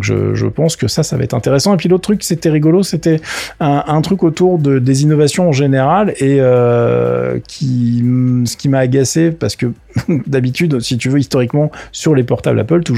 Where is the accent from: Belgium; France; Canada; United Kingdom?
France; parce que je suis français, je fais ce que je veux